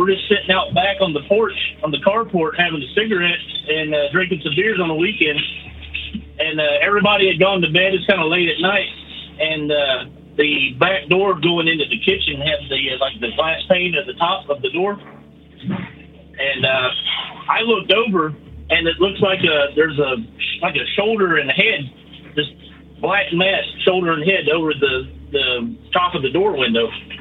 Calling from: Dallas, Texas, United States; Brother, hey … calling from Dallas.

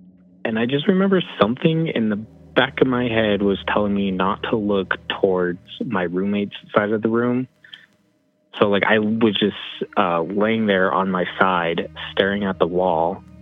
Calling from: Wyoming, United States; from Wyoming.

